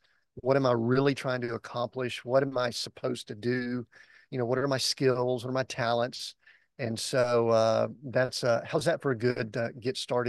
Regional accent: Atlanta, Georgia, United States; I grew up in the South, in the Atlanta, Georgia area.

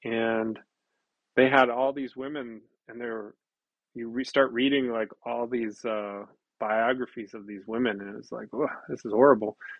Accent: United States; comic books, even for me being an American, I'm used to the system of people wanting it every month

